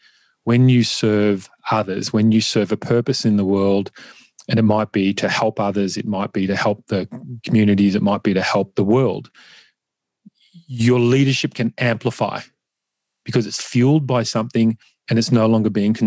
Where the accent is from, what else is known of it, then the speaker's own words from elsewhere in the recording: Ferntree Gully, Victoria, Australia; I grew up in Ferntree Gully, which is at the foothills of the Dandenongs. I describe it as a working class suburb. And we had a lot of, you know, traditional Australian Anglo-Saxon families in the area, but there was a lot of migrants as well.